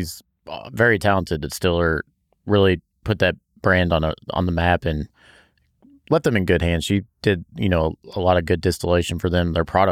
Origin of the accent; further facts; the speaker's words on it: Bardstown, Kentucky, United States; And obviously it's in my hometown, Bardstown, and help support that town.